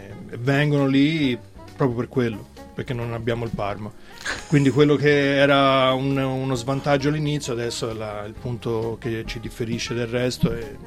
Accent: Florence, Tuscany, Italy; Vengo da Firenze, quindi ovviamente c'è un po' di fiorentinità, toscanità nel menù

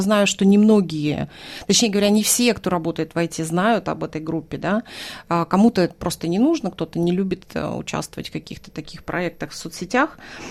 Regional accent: Norilsk, Krasnoyarsk Krai, Russia; moved away as an adult; also born or lived in Moscow; now in Australia; Я приехала в Австралию 12 лет назад из Москвы. А сама я родилась и выросла в Норильске.

